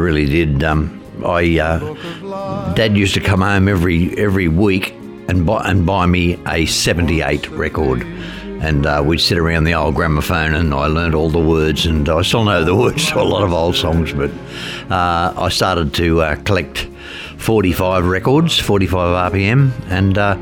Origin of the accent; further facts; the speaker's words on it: Oakley, Australia; Well, I was born in Sydney to a couple of wonderful parents. I lived in around the Oakley area.